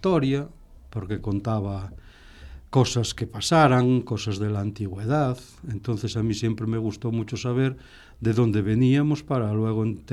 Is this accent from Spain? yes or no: yes; Viveiro, Galicia, Spain; en principio fui al cole de mi pueblo, un pueblito que se llama Viveiro, que está allá en la costa de Lugo, y luego cambié, fui a otro que se llamaba El Andro, y luego fui al instituto en Lugo y a la Escuela Universitaria de Magisterio en Lugo.